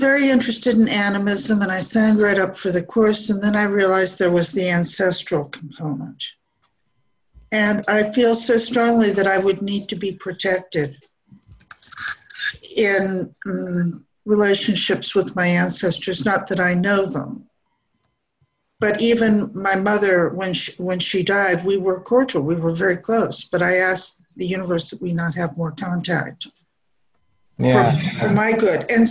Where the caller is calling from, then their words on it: North Carolina, United States; I'm calling from North Carolina, North Central.